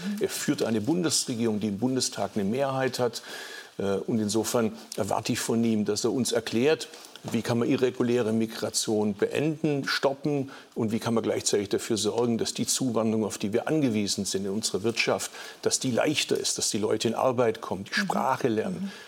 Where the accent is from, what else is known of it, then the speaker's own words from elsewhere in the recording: Bad Urach, Baden-Württemberg, Germany; born there; Ich bin regelmäßig in Bad Urach, wo ich geboren bin.